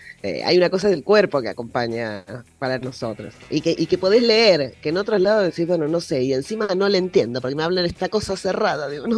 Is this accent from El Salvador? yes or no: no; Argentina; ¿cómo reconocen que soy argentina? Bueno, por la cara igual todo el mundo piensa que soy española, evidentemente tengo la cara de mi abuela.